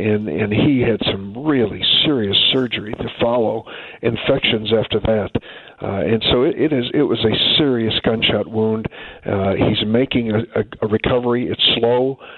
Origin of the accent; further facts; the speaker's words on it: St. Louis, Missouri, United States; Of course, you know, I grew up around the St. Louis area. We invented humidity.